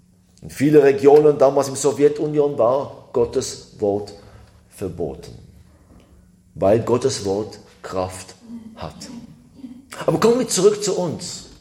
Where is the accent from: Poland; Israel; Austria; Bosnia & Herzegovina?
Israel; ich bin ja in Israel aufgewachsen